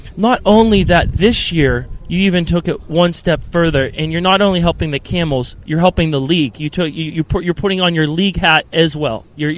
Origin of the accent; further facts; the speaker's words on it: Pittsburgh, Pennsylvania, United States; My hometown Pittsburgh Penguins defeated the Arizona Coyotes.